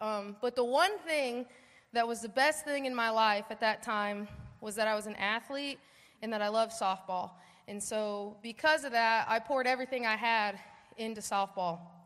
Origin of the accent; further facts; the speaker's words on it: Colorado, United States; moved away; as you can tell, I'm not from the South. I was born and raised in Colorado